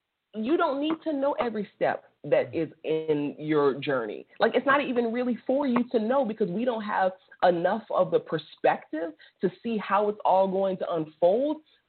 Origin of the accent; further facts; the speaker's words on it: New Orleans, Louisiana, United States; now in California, United States; And so I didn't end up going to college, you know, here in California, but I went in New Orleans, my hometown.